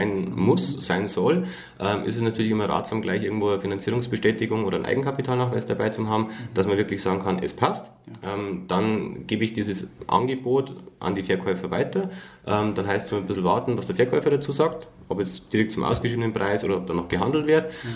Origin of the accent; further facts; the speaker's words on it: Schönau am Königssee, Bavaria, Germany; born there; also ich bin gebürtiger Schönau am Königssee, kenne mich im Talkessel wirklich gut aus